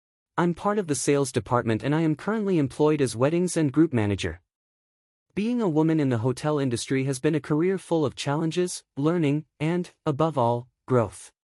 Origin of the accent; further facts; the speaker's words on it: Mexico City, Mexico; I'm from Mexico City and I'm about to complete 2 years at Princess Riviera Maya.